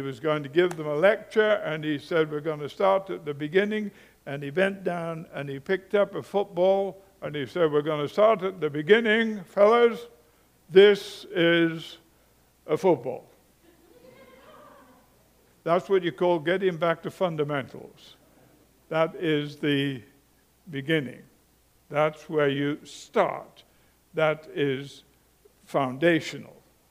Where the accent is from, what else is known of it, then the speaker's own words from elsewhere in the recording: United Kingdom; moved away as an adult; now in United States; I'm a Brit, and I lived the first half of my life in Britain